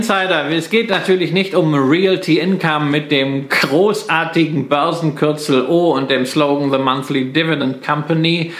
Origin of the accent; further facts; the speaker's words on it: Datteln, North Rhine-Westphalia, Germany; born there; Sogar in meiner Geburtsstadt in Datteln gibt es seit einiger Zeit ein Prologis Zentrum.